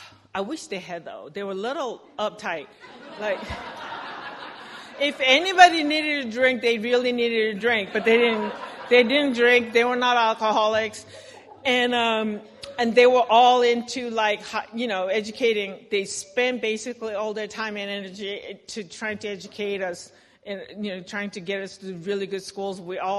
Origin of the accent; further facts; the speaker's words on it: Seoul, South Korea; so I grew up in Seoul, Korea, under set of parents who were, I told you, they were atheists